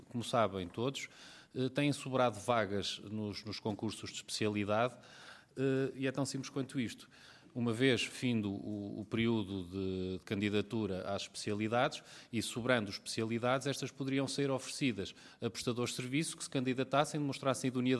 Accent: Chaves, Norte, Portugal; Hoje em dia, na minha terra, em Chaves

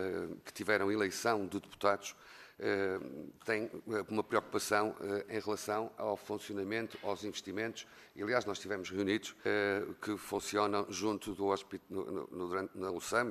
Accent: Norte, Portugal; Alto Minho, da minha terra, se me permite dizer assim

